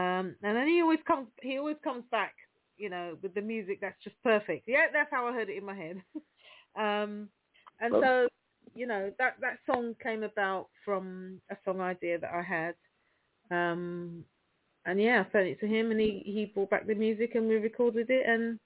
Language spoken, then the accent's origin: English; United Kingdom; I'm like, but I'm British. I'm not these people.